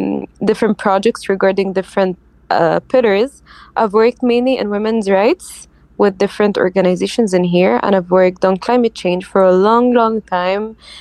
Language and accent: English; Alexandria, Alexandria Governorate, Egypt; As she just said, I'm from Egypt, specifically from Alexandria, which is the coastal city of Egypt.